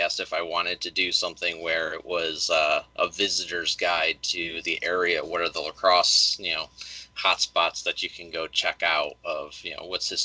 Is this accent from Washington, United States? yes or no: no; Liverpool, New York, United States; also born or lived in Ithaca; now in Boston, United States; Well, I was originally from Liverpool, okay. Which is, so you know, right there, yeah, in Syracuse, but I did live in Ithaca for a handful of years. Moved there after college.